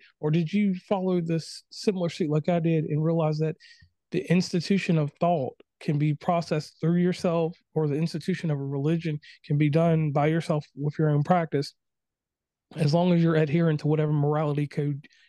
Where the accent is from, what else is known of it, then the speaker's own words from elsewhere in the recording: Lynchburg, Virginia, United States; I'm born Christian. I am from Lynchburg, Virginia. So my pastor was Jerry Falwell.